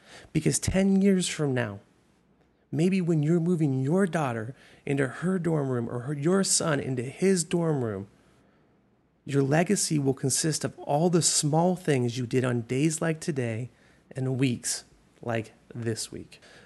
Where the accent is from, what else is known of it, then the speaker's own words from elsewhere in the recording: Ontario, Canada; So a province in Canada is like a state, and it's actually where I'm from. I'm from Canada originally